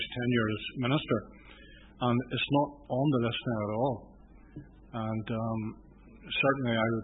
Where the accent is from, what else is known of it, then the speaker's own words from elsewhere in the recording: Kilkeel, Northern Ireland, United Kingdom; I'll be parochial in my comment because I'm from Kilkeel